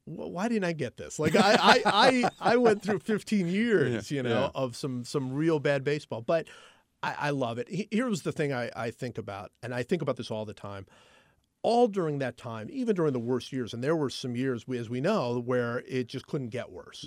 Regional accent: Cleveland, Ohio, United States; The NBA championship is very personal for me because I am from Cleveland, and watching what LeBron James is doing.

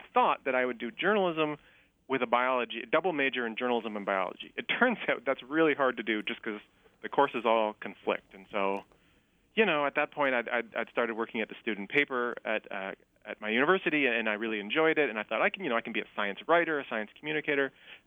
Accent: Ontario, Canada; now in United States; So I'm Canadian

